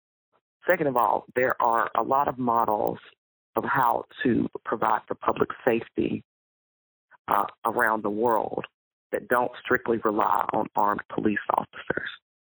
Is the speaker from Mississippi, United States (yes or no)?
yes; Mississippi, United States; now in New Orleans, United States; I'm not from New Orleans. I grew up in Mississippi.